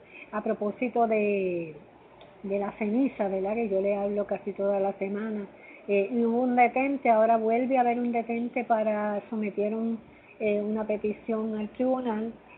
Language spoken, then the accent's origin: Spanish; Puerto Rico; que habla sobre nuestra identidad como puertorriqueños y mucho más.